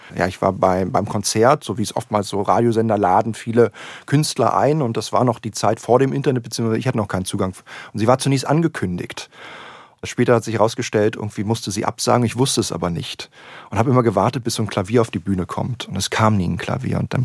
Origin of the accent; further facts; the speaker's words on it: Berlin, Germany; Ich bin ja Berliner.